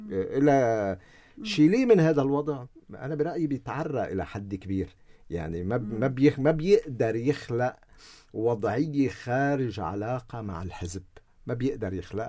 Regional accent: Lebanon; يعني هل نتخيل نحن كلبنانيين

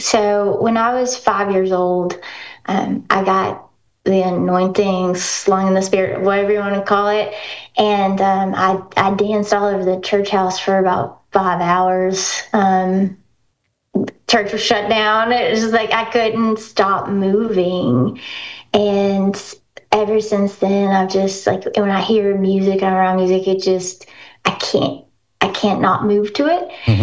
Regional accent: Kentucky, United States; also born or lived in Tuscaloosa; I lived in Tuscaloosa, Alabama for a while. But I'm originally from Kentucky.

